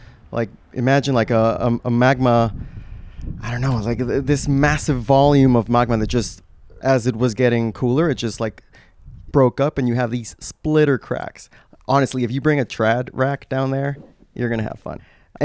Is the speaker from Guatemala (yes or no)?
yes; Guatemala; I was born and raised in Guatemala.